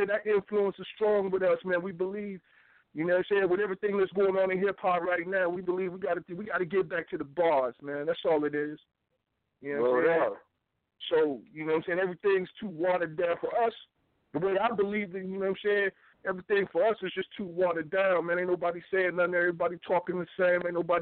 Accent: East Coast, United States; now in Waynesville, United States; We hail from Waynesville, Missouri, which is right outside of St. Louis. So we rep in the Midwest, even though I'm originally from the East Coast.

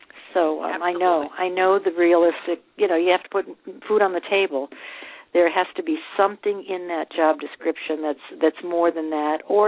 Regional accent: Midwest, United States; because I'm from the Midwest, and so if I express something, it can come across as self-effacing as opposed to confident.

